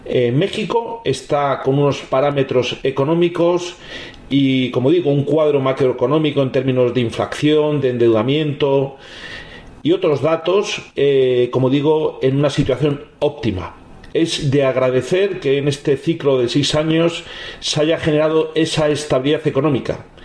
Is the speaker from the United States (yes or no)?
no; Spain; Yo, como español, desde luego estoy orgulloso